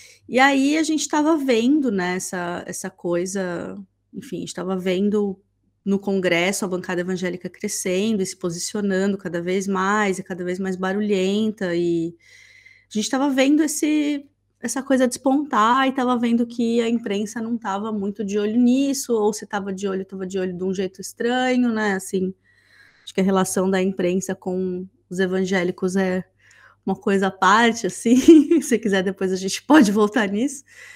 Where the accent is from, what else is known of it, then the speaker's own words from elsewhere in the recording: São Paulo, Brazil; que eu sou velha, né? Você sabe. Eu nasci e cresci em São Paulo.